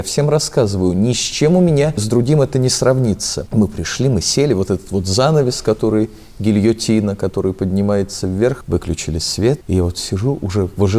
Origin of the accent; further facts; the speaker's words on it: Ulyanovsk, Ulyanovsk Oblast, Russia; Моя малая родина — Ульяновск. Мой любимый Ульяновск, дорогой сердцу. Действительно, моя родина.